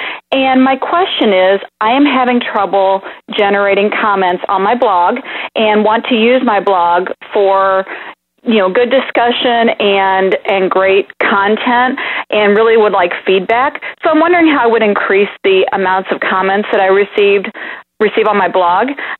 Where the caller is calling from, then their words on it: St. Louis, Missouri, United States; I'm calling from St. Louis, Missouri.